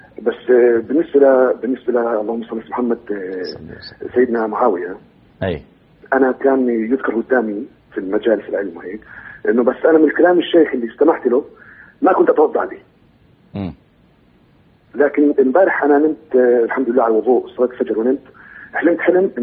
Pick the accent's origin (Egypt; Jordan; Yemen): Jordan; now in Saudi Arabia; أول شيء أنا أردني مقيم في السعودية.